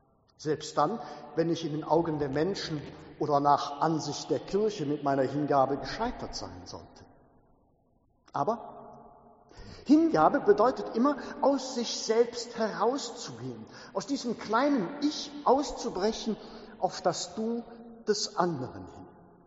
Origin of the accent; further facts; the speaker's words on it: Oberdollendorf, North Rhine-Westphalia, Germany; Ich mach's mal an meiner Heimatgemeinde deutlich. Ich bin Oberdollendorfer und der andere ist Niederdollendorfer.